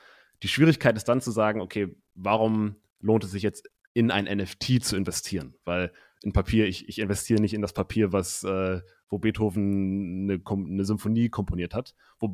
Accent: Hamburg, Germany; Ich komme aus Hamburg, bin jetzt gerade in Lübeck bei meiner Familie

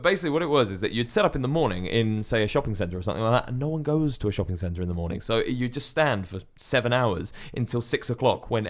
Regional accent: Kings Langley, East of England, United Kingdom; I'm from Kings Langley, which is a 5-minute drive from Hemel Hempstead, so that's I've grew up

